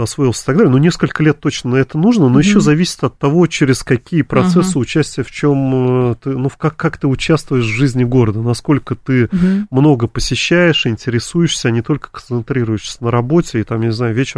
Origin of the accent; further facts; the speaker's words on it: Ulyanovsk, Ulyanovsk Oblast, Russia; moved away as an adult; now in Moscow, Russia; Я сам переехал из Ульяновска, да, уже в совершенно взрослом там состоянии, да, в Москву. Вот, и, ну, во многом у меня сохраняется идентичность, что для меня родное место в Ульяновске, хотя я уже много лет живу и работаю в Москве